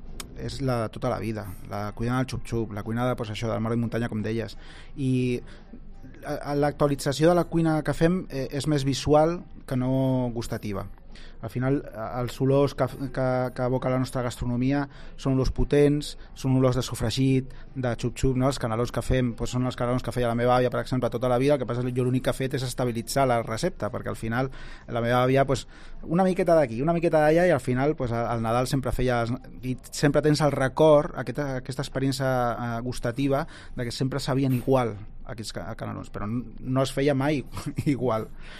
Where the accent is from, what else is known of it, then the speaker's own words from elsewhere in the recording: Barcelona, Catalonia, Spain; per a mi, que jo soc de Barcelona, pues, unes vistes fantàstiques